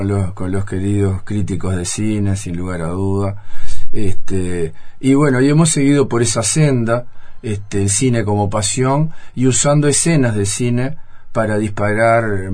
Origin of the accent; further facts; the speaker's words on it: Pan de Azúcar, Maldonado, Uruguay; el cine desde muy chico, yo soy de Pan de Azúcar